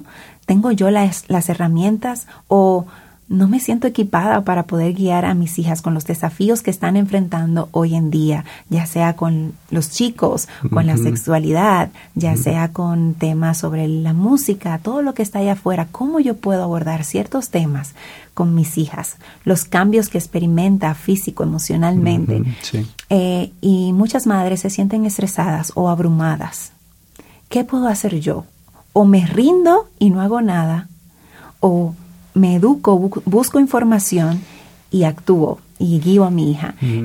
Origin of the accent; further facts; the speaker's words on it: Dominican Republic; como mencioné. Soy de República Dominicana y vivo en la parte norte de la República Dominicana, en Jarabacoa, en la parte montañosa.